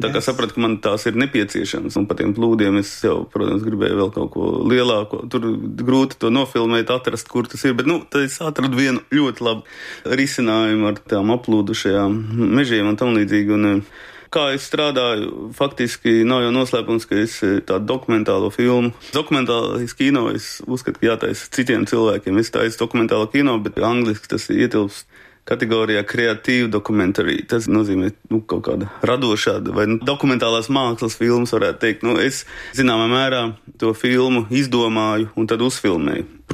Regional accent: Riga, Latvia; Jā, nu, es esmu dzimis Rīgā, rīdznieks, bet visi man ģimene celsies no Latgales

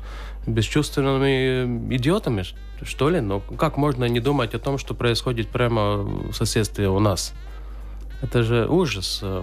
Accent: Latvia; я латыш, живя в Латвии

